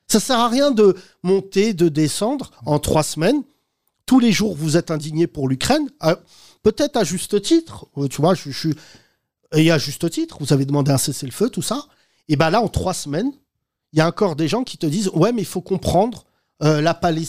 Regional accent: France; la tête de WAM, on est des Français, en fait.

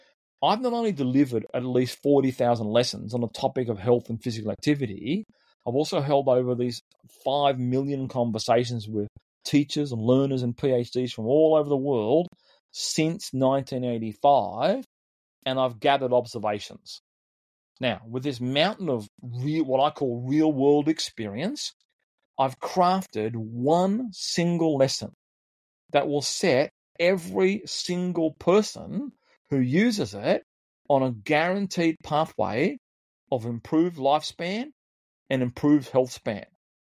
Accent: Australia; I'm from Australia. I'm a health and physical education teacher.

